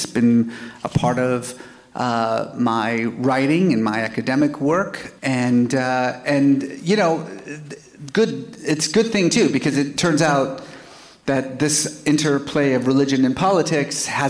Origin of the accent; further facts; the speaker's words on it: Iran; I grew up in Iran. I was the child of a, we were sort of basically moderate Muslim family.